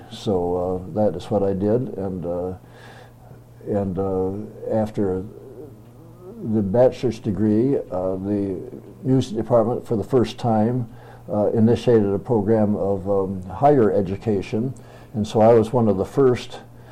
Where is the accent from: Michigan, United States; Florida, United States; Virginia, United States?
Michigan, United States; Well, I was born in Michigan, went to school to Michigan State University.